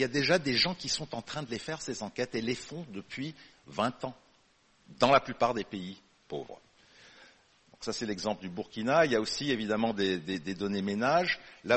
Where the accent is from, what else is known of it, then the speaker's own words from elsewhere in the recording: Canada; Moi je suis Canadien, on n'est pas en train de parler de l'Ontario, du Québec